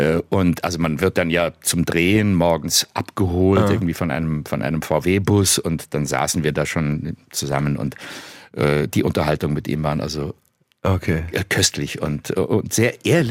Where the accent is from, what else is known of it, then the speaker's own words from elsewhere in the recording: Nürtingen, Baden-Württemberg, Germany; ist das Schwabenland so etwas wie meine Heimat. Aber wirklich nur so etwas. Also ich bin im Alter von 6 Jahren nach Nürtingen am Neckar, hat es mich verschlagen. Aha. Und habe also meine gesamte Schulzeit im Schwäbischen verbracht, inklusive meiner Schauspielausbildung.